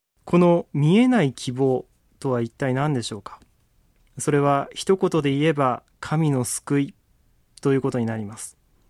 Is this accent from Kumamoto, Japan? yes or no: yes; Kumamoto, Japan; 私はもともと熊本で生まれ育ちました。